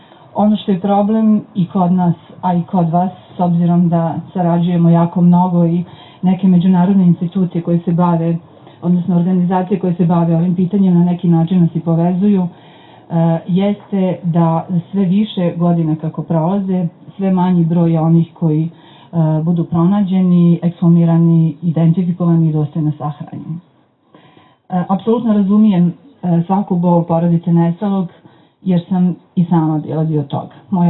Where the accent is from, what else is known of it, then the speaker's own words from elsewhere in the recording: Banja Luka, Republika Srpska, Bosnia & Herzegovina; Ja, nažalost, dolazim iz Banja Luki.